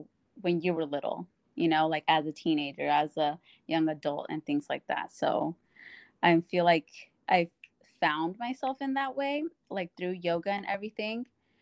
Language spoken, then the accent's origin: English; Bakersfield, California, United States; also born or lived in Arroyo Grande; And I ended up moving to Bakersfield, California when I was just like 9 years old. And, grew up from there.